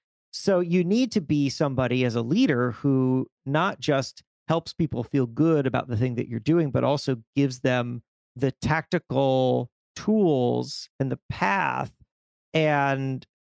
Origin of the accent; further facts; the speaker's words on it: Florida, United States; Now, I have been a long time since childhood, because I grew up in South Florida, fan of the Miami Heat